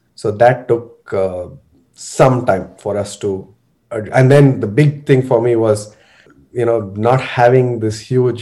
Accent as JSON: {"language": "English", "town": "Bangalore", "region": "Karnataka", "country": "India", "tie": "born or raised there", "also_born_or_lived": "Madurai / Riyadh / Mysore", "said": "So I was born in Bangalore. I had lived the first 6 months of my life, apparently, in Madurai, then back to Bangalore, then to Riyadh in Saudi Arabia"}